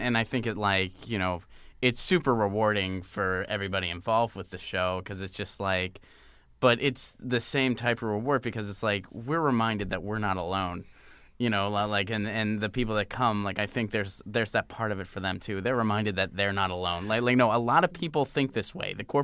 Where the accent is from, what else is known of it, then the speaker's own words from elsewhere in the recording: Pittsburgh, Pennsylvania, United States; also born or lived in Seattle / Nashville; I grew up in Pittsburgh.